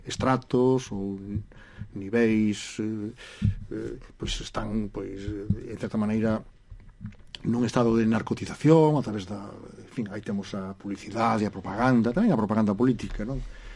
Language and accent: Galician; Cospeito, Galicia, Spain; Son de Cospeito, son da terra xa, dunha terra de poetas.